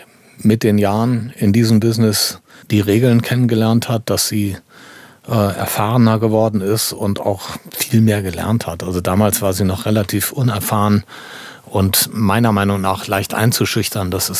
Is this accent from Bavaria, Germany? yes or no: no; Düsseldorf, North Rhine-Westphalia, Germany; Ich bin Düsseldorfer